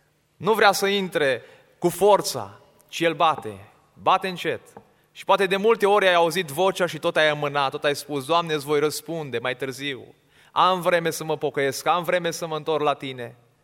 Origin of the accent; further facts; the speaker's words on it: Deva, Hunedoara County, Romania; pentru că noi suntem din Deva, dacă ați trecut pe acolo, ați văzut o cetate luminată.